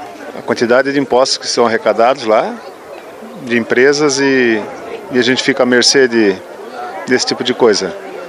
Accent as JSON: {"language": "Portuguese", "region": "Santa Catarina", "country": "Brazil", "said": "Nós estamos acompanhando nossa parente, a gente é de Santa Catarina"}